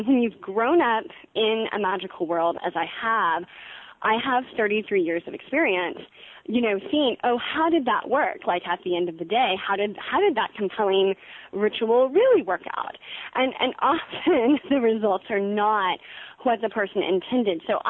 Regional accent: Southwest, United States; growing up in the Southwest, I mean, Dia de los Muertos was something that we always celebrated

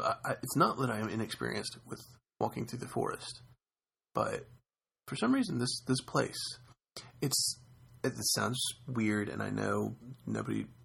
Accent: the South, United States; accent: southern; I'm trying to do that with my southern accent, but I failed.

